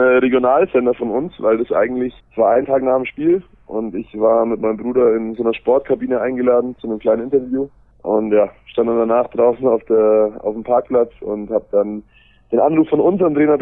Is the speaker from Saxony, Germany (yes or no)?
no; Augsburg, Bavaria, Germany; born there; now in Erlangen, Germany; Dann ist es natürlich so, dass ich gebürtig aus Augsburg komme. Das ist mit dem Auto 1,5 Stunden von Erlangen entfernt.